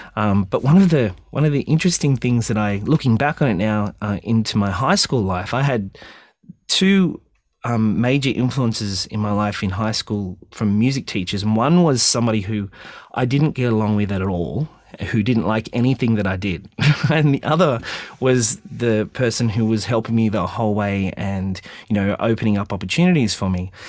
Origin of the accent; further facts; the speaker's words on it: Australia; now in United States; living overseas and living in America for so long, because I grew up in Australia, released my first music here and then went overseas.